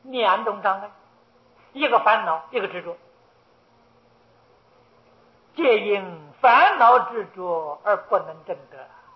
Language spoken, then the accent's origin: Chinese; China; 我们中国人看佛，佛是中国人的样子，我们很亲切，佛的样子是像我们中国人的。